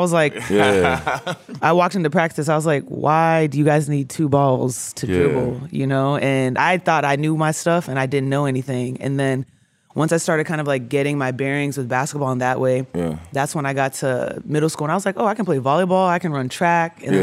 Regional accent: Texas, United States; Because I grew up in Texas. So I grew up watching a lot of Texas basketball.

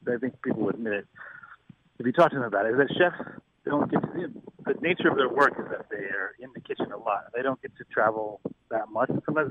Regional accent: Louisville, Kentucky, United States; You know, I'm from Louisville, Kentucky. I've probably had Burgoo twice in my life.

